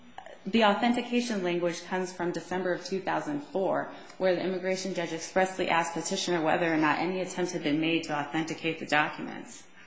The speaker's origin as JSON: {"language": "English", "town": "Los Angeles", "region": "California", "country": "United States", "tie": "born or raised there", "said": "I thought you were asking me where I'm originally from, and I grew up. I went to Arcadia High School, so."}